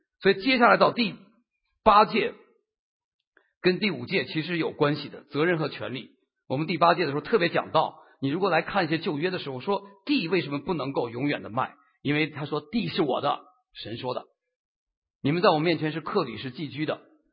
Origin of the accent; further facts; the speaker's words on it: China; 我们这些从大陆来的人